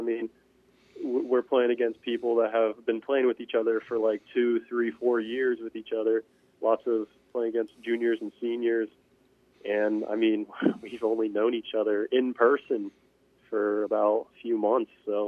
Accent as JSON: {"language": "English", "town": "Columbus", "region": "Ohio", "country": "United States", "said": "I'm from Columbus, Ohio, so it's a little bit of a drive from there to here at Siena."}